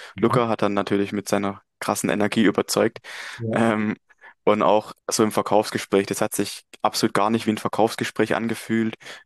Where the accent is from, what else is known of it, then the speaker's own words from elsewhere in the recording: Möckmühl, Baden-Württemberg, Germany; ich bin 22 Jahre alt, komme aus Mückmühl, das ist in der Nähe von Heilbronn.